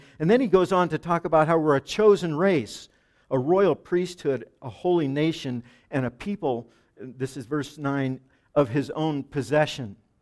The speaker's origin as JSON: {"language": "English", "region": "Oregon", "country": "United States", "said": "I was born in Oregon. I love Oregon. I hope I die in Oregon. I'm just an Oregonian in every way."}